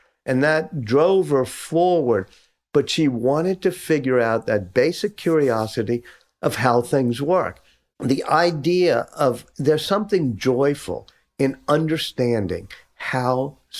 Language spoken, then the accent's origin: English; New Orleans, Louisiana, United States; Even those of us who born and raised in New Orleans and felt we fit